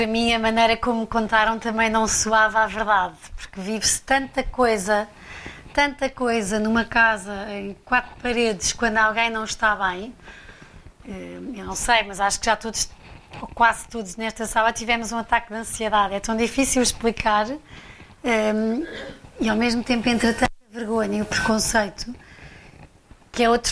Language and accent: Portuguese; Idanha-a-Nova, Castelo Branco, Portugal; Eu cresci numa quinta em Danhá Nova, com 500 hectares, onde podia correr descalça, sem fim. Vivia com os meus pais